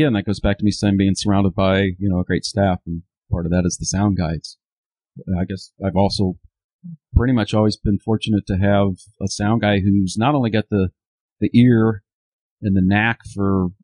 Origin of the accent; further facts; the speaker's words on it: Centerville, Ohio, United States; now in Champaign-Urbana, United States; No, I grew up in Ohio. I graduated high school in Centerville, Ohio, and came to U of I to go to school and just never really left.